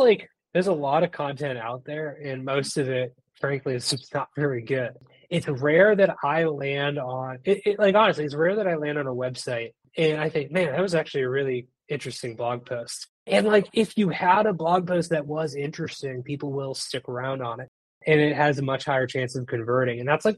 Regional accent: Massachusetts, United States; Yeah, I grew up outside of Boston. I currently still live there. Never left.

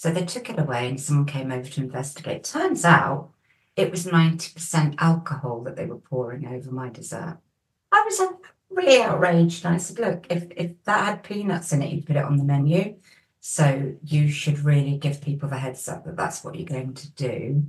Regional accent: England, United Kingdom; But because I'm English, she just assumed I was making a mistake.

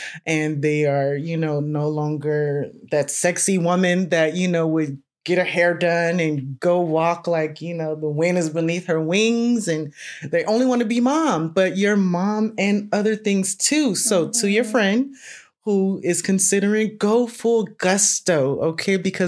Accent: Los Angeles, California, United States; because I was raised from South Central, you know, from the hood.

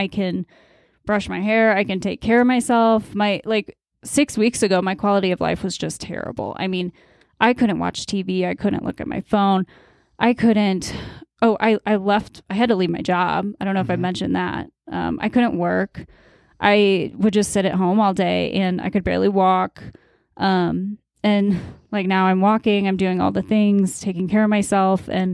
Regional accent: St. Louis, Missouri, United States; I mean, you know, my future, I go back home. I'm from St. Louis, but I go back home this weekend.

